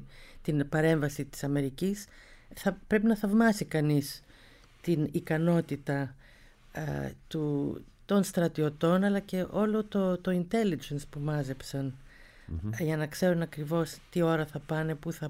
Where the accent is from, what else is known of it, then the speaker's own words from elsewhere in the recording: Athens, Attica, Greece; born there; Και έτσι εγώ γεννήθηκα στην Αθήνα, αλλά υπάρχει αυτή η προϊστορία.